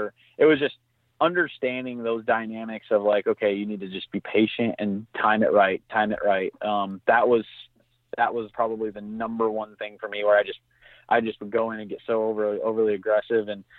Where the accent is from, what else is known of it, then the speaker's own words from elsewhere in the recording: Michigan, United States; I mean, again, growing up in Southwest Michigan